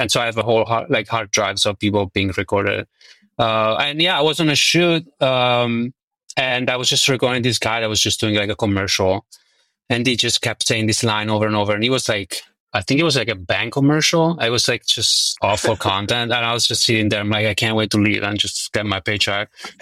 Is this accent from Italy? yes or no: yes; Italy; English is a second language; I grew up in Italy and like my parents, all they listened to was Italian songs, like growing up.